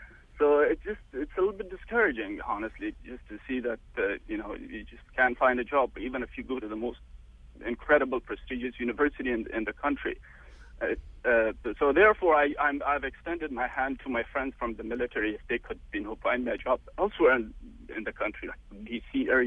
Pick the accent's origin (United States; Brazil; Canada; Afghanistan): Afghanistan; Every summer I've worked with hospitals in my home country, Afghanistan, to gain the experience and make reference and connection.